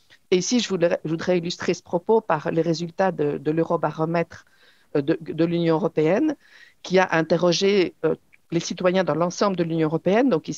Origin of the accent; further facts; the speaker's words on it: Belgium; Et voici les résultats d'une étude qui a été menée chez nous en Belgique